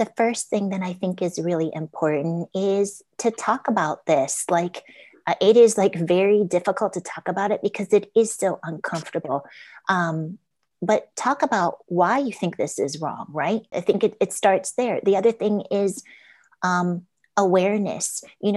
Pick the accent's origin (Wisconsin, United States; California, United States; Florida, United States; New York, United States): New York, United States; Poughkeepsie; So as mentioned, I was born 90 miles north of the city. I grew up in Poughkeepsie, but many of my dad's family members lived in Queens.